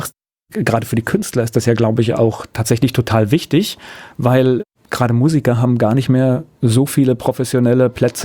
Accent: Germany; Essen gehen in der Schweiz. Als Deutscher, das ist echt ein, da kriegst du die Krise.

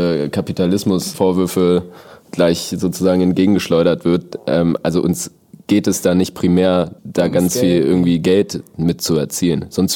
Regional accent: Northern Germany, Germany; Ich komme halt aus Norddeutschland, ne?

